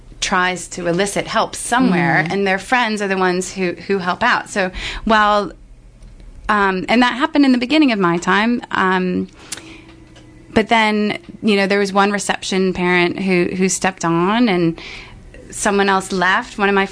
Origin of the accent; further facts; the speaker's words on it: United States; moved away; Know what the existing situation is like in the States. Growing up, As